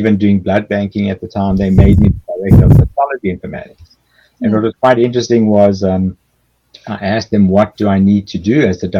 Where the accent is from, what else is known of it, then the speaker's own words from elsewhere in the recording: South Africa; moved away as an adult; now in Boston, United States; I grew up in South Africa many years ago and started medicine there